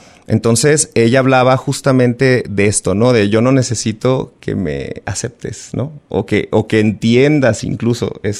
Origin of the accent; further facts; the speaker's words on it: Mexico; nosotros como mexicanos